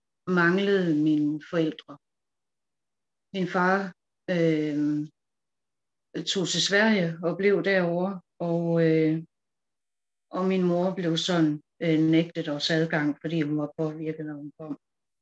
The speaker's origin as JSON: {"language": "Danish", "town": "Herning", "region": "Central Denmark Region", "country": "Denmark", "tie": "born there", "said": "jeg er blevet 46 år, og jeg blev født i 1976 i Herning."}